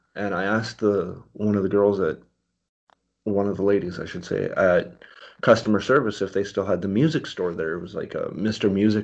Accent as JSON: {"language": "English", "town": "Edmonton", "region": "Alberta", "country": "Canada", "said": "It's actually funny, because we went to West Ed today, because I'm from Edmonton."}